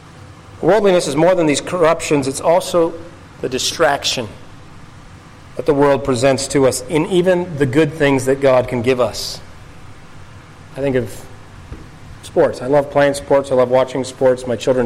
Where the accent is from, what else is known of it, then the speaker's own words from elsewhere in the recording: Canada; because I come from Canada.